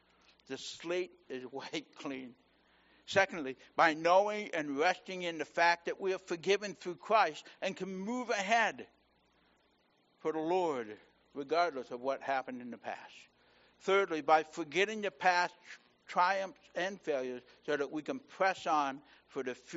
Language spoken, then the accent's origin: English; Canada; Being a Canadian, I understand the historical background and the pride connected to the word patriot.